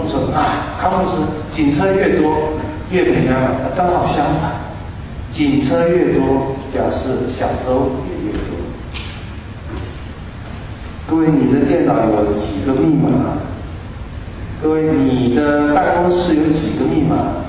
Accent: Taiwan; 我从台湾来，我就觉得，哎呀，我们现在台湾也很富裕，但就不大安全

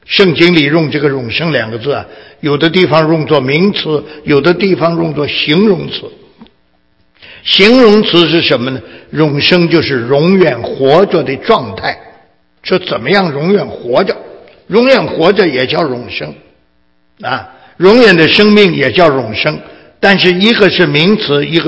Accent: China; 看中国字你们都不会写，你看这糟糕了，简直我们中国人都把自己老祖宗的字都忘了。

